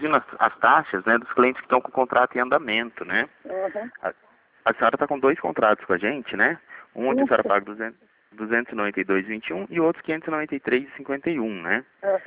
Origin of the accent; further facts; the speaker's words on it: São José dos Campos, São Paulo, Brazil; Não, não, a gente é de São José dos Campos.